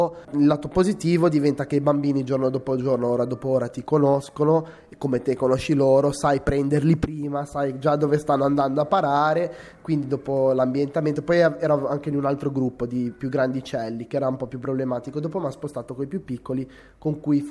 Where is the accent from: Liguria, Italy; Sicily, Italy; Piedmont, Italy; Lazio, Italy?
Liguria, Italy; Genoa; sono di Genova